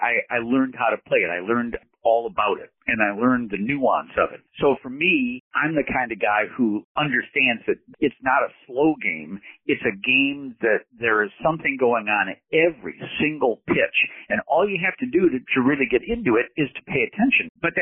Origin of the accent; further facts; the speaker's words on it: Detroit, Michigan, United States; I grew up in Detroit.